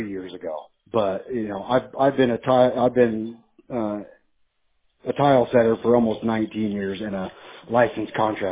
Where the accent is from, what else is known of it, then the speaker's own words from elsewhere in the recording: California, United States; moved away; I'm from Northern California. That's where I moved from about 5 years ago.